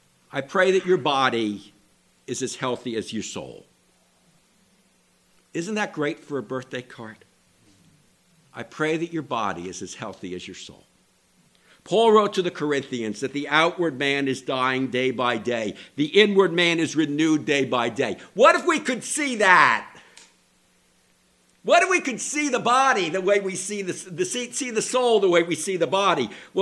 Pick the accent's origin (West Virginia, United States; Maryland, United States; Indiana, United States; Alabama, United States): Maryland, United States; the last survivors from my home state of Maryland, John Carroll of Maryland.